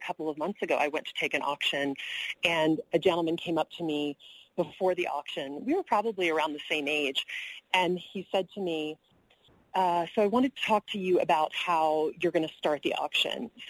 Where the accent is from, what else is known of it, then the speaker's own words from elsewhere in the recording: the South, United States; I grew up in the South, catch more bees with honey, right?